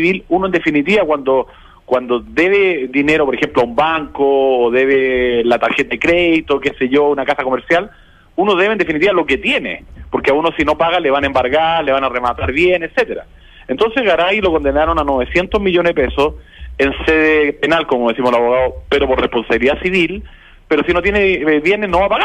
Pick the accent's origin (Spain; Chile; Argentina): Chile; Como cualquier chileno por los medios de comunicación